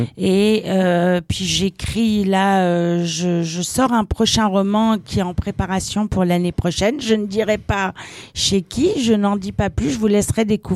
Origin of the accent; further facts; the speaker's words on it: Canada; Je viens du Canada et je ne suis pas venue seule non plus.